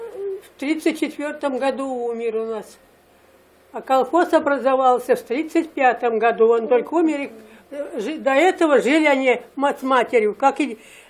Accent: Krutaya, Kemerovo Oblast, Russia; Поселок Крутая, Усталинский сельский совет, Кузидейский район. Я там родилась. Я оттуда замуж вышла и все время там прожила.

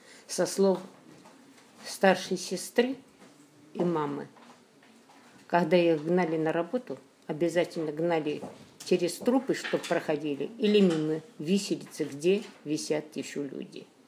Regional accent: Krasnaya, Brest Region, Belarus; Брестская область, Пружанский район, деревня Красная.

